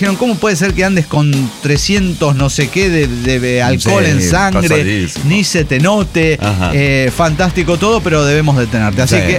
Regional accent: Mexico; me parece que es que soy mexicano.

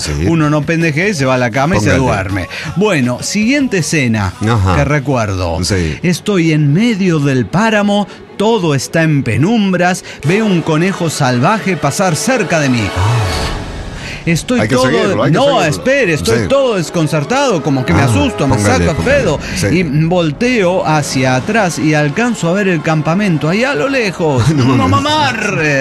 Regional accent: Ecuador; En mi tierra linda, el Ecuador, con un amigo fuimos a un campamento que duró casi un mes

